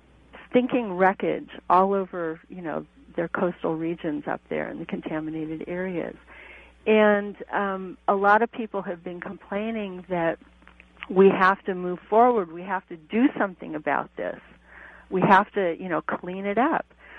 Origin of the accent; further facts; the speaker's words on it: California, United States; I'm from California, and I was in the 1971 earthquake, and I remember what that was like.